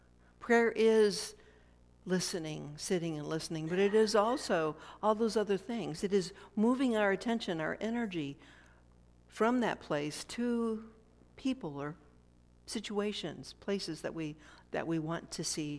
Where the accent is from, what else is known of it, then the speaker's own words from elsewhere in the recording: St. Louis, Missouri, United States; also born or lived in Illinois; You know, I was born in Illinois, raised in St. Louis, for heaven's sakes, you know.